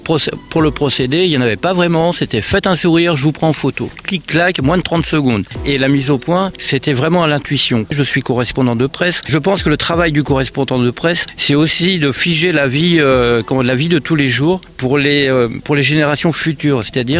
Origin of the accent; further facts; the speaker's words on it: Normandy, France; Alors moi, je suis normand.